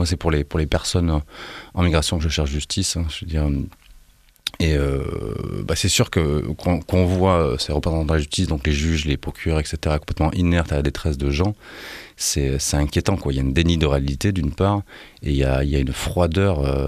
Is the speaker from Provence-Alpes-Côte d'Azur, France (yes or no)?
yes; Nice, Provence-Alpes-Côte d'Azur, France; Ouais, je suis dans un quartier qui s'appelle l'Ariane, à Nice. Donc c'est un quartier très populaire. Donc c'est vrai que j'étais à l'école avec des Noirs, des Arabes.